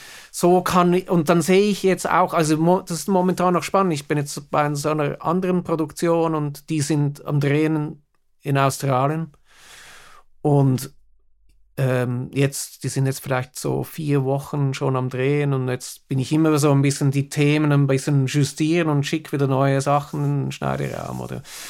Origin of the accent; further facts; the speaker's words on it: Switzerland; born there; German is a second language; now in England; Ich lebe schon seit 33 Jahren in England, und ich bin zwar in der Schweiz geboren, aber so Schweizerdeutsch, das geht noch, aber Hochdeutsch finde ich jetzt gar nicht so einfach